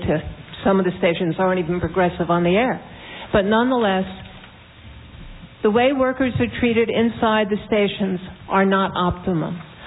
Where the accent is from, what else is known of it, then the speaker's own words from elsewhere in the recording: New York, United States; I'm a producer from New York.